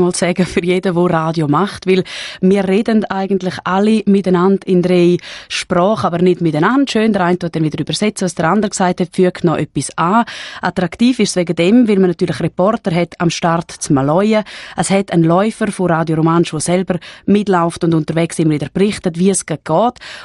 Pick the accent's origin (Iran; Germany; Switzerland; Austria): Switzerland; Graubünden; um einfach auch als Bündner einmal den Engadin Skimarathon zu Ende gemacht haben.